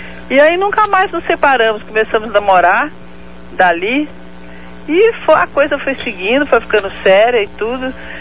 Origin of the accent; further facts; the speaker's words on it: Mariana, Minas Gerais, Brazil; Eu sou de Mariana, Minas Gerais também, Mariana.